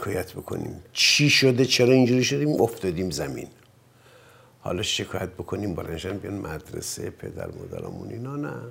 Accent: Hamadan, Iran; من در یک خانواده متوسط، هم از نظر اقتصادی هم از نظر فرهنگی، در همدان به دنیا اومدم. همدان شهر سردی بود.

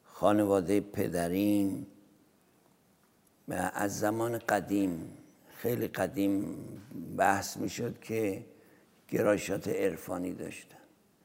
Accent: Hamadan, Iran; born there; من در دهم شهریور 1329 که جمعه بوده در شهر همدان به دنیا آمدم. خانواده‌ام هم خانواده متوسطی بود. پدرم افسر بود، موقعی که من به دنیا آمدم سروان بود.

